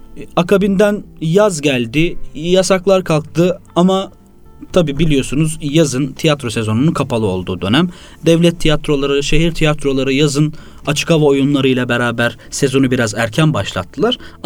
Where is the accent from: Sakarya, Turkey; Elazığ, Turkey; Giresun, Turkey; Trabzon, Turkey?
Sakarya, Turkey; born there; now in Istanbul, Turkey; 92 yılında Sakarya'da doğdum. İmam Hatip'i Hendek'te bitirdikten sonra kısa bir üniversite maceram oldu. İlahiyat Fakültesini hazırlık sınıfında bırakıp İstanbul'a geldim